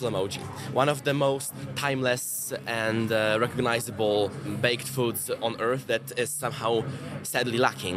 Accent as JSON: {"language": "English", "country": "Poland", "second_language": "English", "lives_now": "United States", "said": "I'm from Poland."}